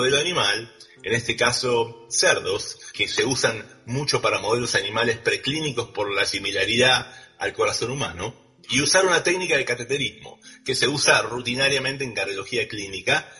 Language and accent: Spanish; La Plata, Buenos Aires Province, Argentina; moved away as an adult; yo soy originalmente de La Plata, terminé mi facultad de medicina ahí, luego me fui a Buenos Aires a hacer mi residencia de medicina interna en CEMIC en Buenos Aires